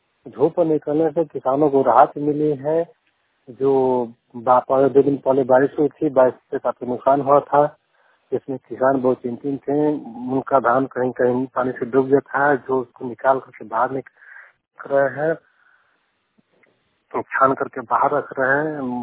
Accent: Bhagwanpur, Bihar, India; भगवानपुर जिला कैमूर का निवासी हूँ।

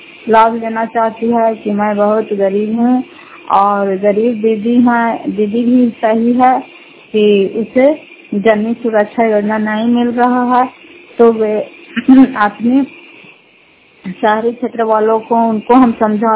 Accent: Fatehpur, Bihar, India; घर फतेहपुर पंचायत मकरौता जिला नालंदा कराचा ब्लॉक की निवासी हूँ

